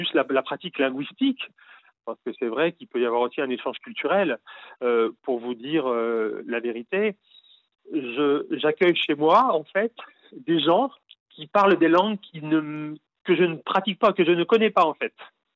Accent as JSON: {"language": "French", "country": "France", "said": "alors que je suis français."}